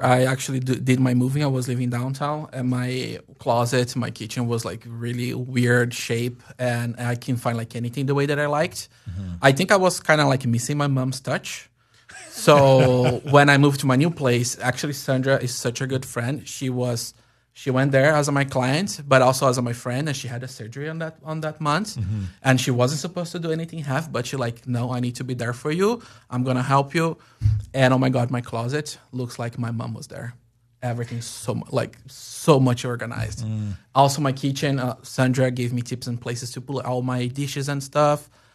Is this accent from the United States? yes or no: no; Brazil; I'm from Brazil too.